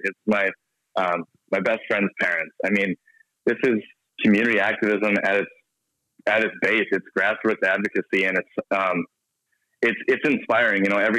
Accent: Grand Rapids, Michigan, United States; growing up in Grand Rapids, we're such a tight-knit community that takes care of each other and looks out for each other.

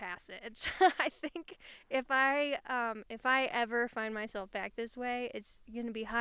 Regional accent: Kansas, United States; now in California, United States; I grew up in Kansas, and I am now a Californian.

